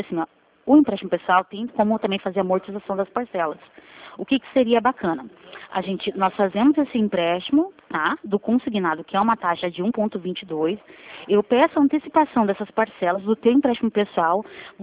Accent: Curitiba, Paraná, Brazil; Eu sou daqui de Curitiba, aqui do Paraná.

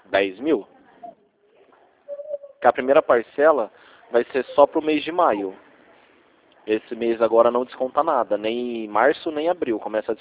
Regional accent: Rio Claro, São Paulo, Brazil; Que igual aqui em Rio Claro, eu sou de Rio Claro.

